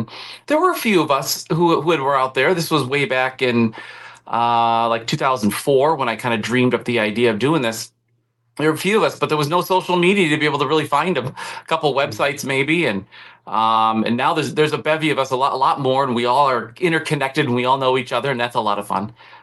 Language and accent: English; Wisconsin, United States; So I grew up in Wisconsin, and I grew up there in the early 90s when the program was really turning its fortunes.